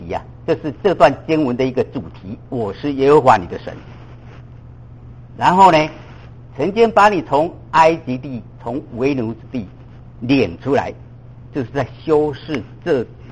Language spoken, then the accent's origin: Chinese; Taiwan; now in United States; 比如说我们到美国来，我是从台湾来，那在台湾以前呢、不太重视礼节啊